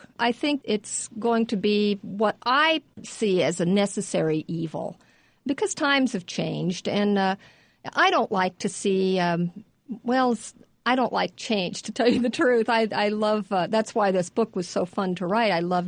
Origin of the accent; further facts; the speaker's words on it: California, United States; I'm from California, born and raised.